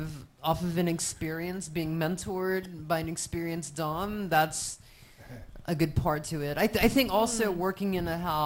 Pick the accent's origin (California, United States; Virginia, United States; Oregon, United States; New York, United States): Virginia, United States; also born or lived in Toronto, Canada; Originally, I'm from Virginia on the East Coast, and then I've grew up all around. I lived in Toronto for many years. I've lived in Amsterdam for a while.